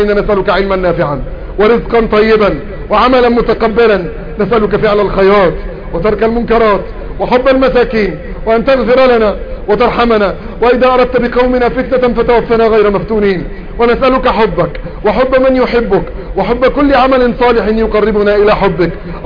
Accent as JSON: {"language": "Arabic", "country": "Egypt", "said": "بلدنا مصر"}